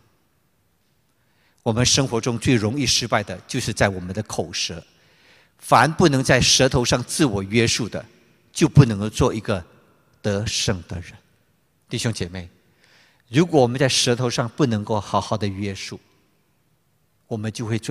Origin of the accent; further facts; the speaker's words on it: China; 富可勤可致富，俭可积财，俭则加富，奢则加贫，这是我们中国人说的。